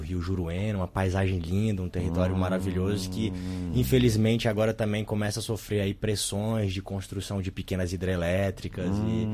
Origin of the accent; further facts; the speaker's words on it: Brasília, Federal District, Brazil; Sou brasiliense.